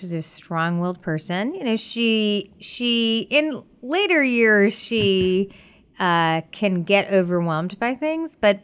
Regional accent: Bedford, Massachusetts, United States; So I grew up in Bedford, Massachusetts, which is a small town, a suburb of Boston. My parents moved there when I was really young.

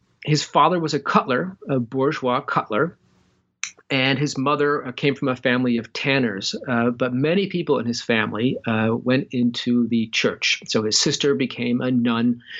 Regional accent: Glens Falls, New York, United States; also born or lived in Long Island / Queens; I was born on Long Island. I didn't really know Long Island very well, and then went off to Queens, and then I really spent the most of my life in upstate New York in Glens Falls, which is above Saratoga. And I grew up there

